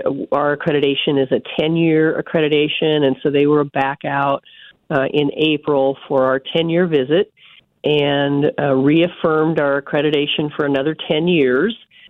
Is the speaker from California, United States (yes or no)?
no; North Platte, Nebraska, United States; I grew up in North Platte, Nebraska, so I'm a Husker.